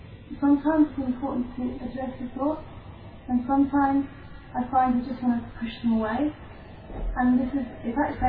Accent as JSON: {"language": "English", "region": "London", "country": "United Kingdom", "said": "I'm from London, and I've been traveling as well."}